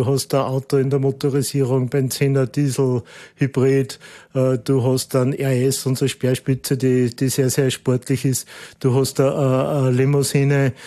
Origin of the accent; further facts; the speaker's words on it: Upper Austria, Austria; als Oberösterreicher